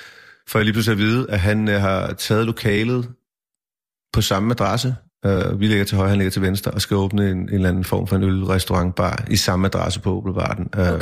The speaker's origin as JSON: {"language": "Danish", "town": "Nivå", "region": "Capital Region of Denmark", "country": "Denmark", "tie": "born or raised there", "also_born_or_lived": "Copenhagen", "said": "Jeg er født i København, men vokset op i Nivå, okay, lige nord herfra. Klokkedal, ja. 7 år, så Nivå."}